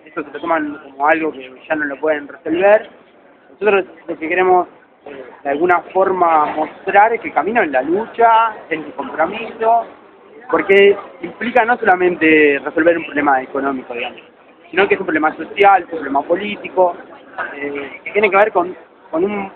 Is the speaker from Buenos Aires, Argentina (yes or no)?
yes; Buenos Aires, Argentina; soy de Villa Urquiza, soy docente